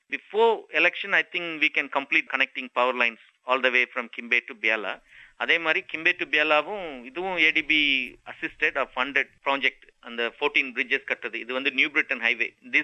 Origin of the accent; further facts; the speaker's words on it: Tamil Nadu, India; accent: Madurai Tamil; Mostly அந்த மதுரை தமிழ் தான் நான் பேசுவேன்.